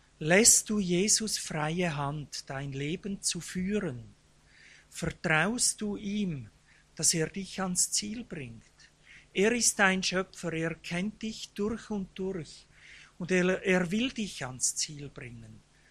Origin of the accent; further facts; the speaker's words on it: Vorarlberg, Austria; Ich war ein Schweizer Grenzgänger, wie es sich so richtig gehört für einen Vorarlberger.